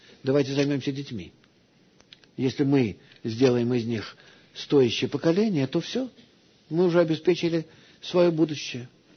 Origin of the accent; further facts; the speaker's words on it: Russia; born there; Я родился в России, вы понимаете, мой характер и так далее. Несмотря на то, что я родился здесь, все-таки у меня свои какие-то особенности внутренние, еврейские.